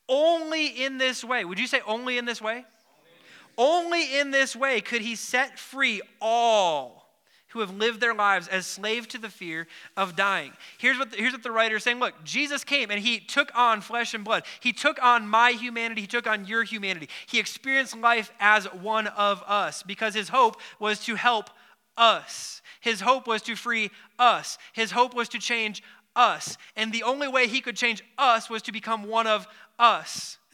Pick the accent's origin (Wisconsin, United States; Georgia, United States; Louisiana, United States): Wisconsin, United States; Wautoma; I said, yeah, I'm from Wautoma, the Christmas tree capital of the world.